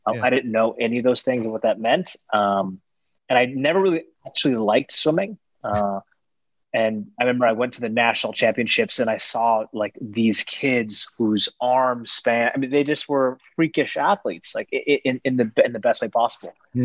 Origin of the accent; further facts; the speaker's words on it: Seattle, Washington, United States; I grew up in the Seattle region.